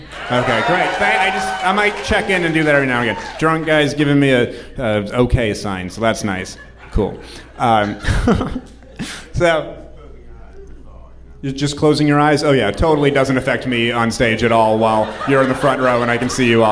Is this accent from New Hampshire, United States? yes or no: yes; New Hampshire, United States; I'm from New Hampshire. Holy shit, New England.